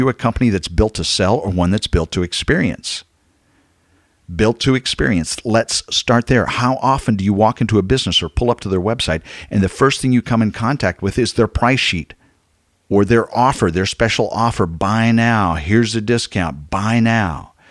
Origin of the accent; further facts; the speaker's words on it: Waco, Texas, United States; two different pubs here in my hometown of Waco.